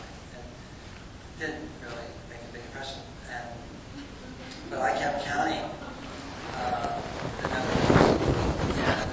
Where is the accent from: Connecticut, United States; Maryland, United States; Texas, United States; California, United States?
California, United States; Berkeley; So I started doing research, and I grew up in Berkeley. My father taught at the library, so I'm a little research rat.